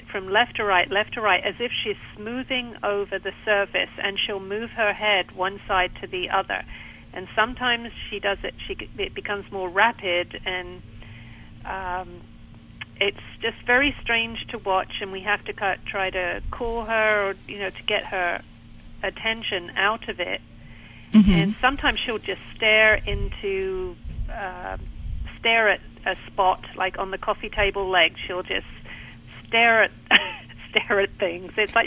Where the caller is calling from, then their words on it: Pinehurst, North Carolina, United States; I'm calling from Pinehurst in North Carolina.